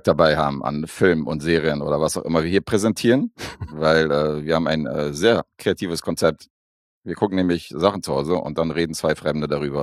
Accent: Berlin, Germany; ich bin in Wedding groß geworden.

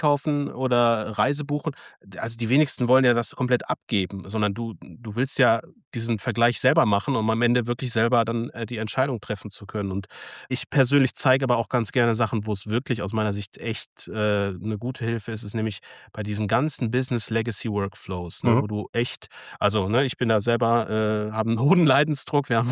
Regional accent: Paderborn, North Rhine-Westphalia, Germany; Wir bewegen uns in unserer Region, ich komme aus Paderborn, da haben wir extrem viele kleine und mittelständische Unternehmen.

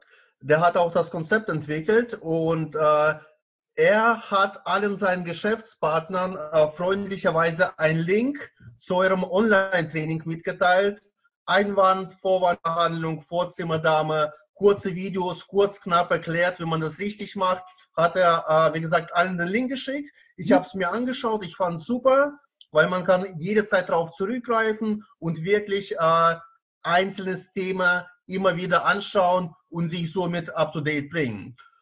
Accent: Baden-Baden, Baden-Württemberg, Germany; Ich bin aus Baden-Baden, Kurstadt im Südwesten Deutschlands.

